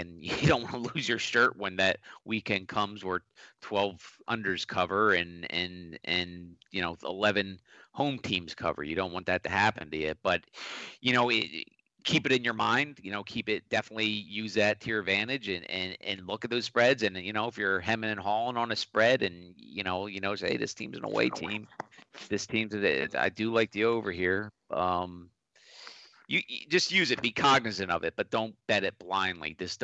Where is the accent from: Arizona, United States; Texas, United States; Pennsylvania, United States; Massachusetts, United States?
Pennsylvania, United States; Philadelphia; and again, I'm from Philly, so I can say